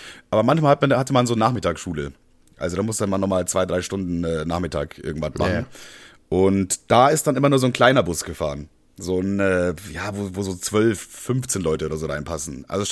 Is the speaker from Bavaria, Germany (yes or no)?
yes; Bavaria, Germany; Ich bin ja auf dem Dorf groß geworden, in Bayern.